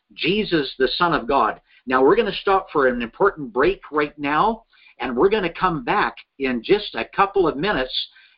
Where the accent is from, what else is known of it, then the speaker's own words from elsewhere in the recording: Canada; I'm a Canadian, so I'm thinking prime minister.